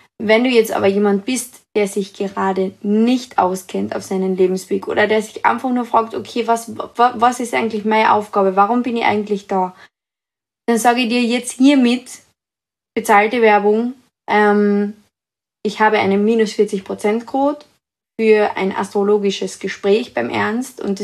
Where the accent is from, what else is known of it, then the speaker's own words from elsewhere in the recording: Carinthia, Austria; ich bin aus Österreich, aus Kärnten.